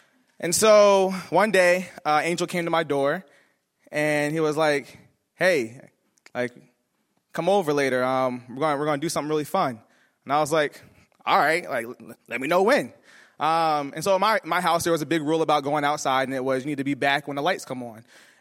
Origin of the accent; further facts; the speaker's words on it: Elwood, New Jersey, United States; And I grew up in Elwood, New Jersey, and I grew up in a rural suburban area in a white house with my grandparents.